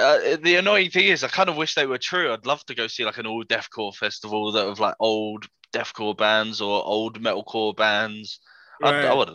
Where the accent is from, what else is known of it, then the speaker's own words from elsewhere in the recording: London, United Kingdom; But I grew up in North London.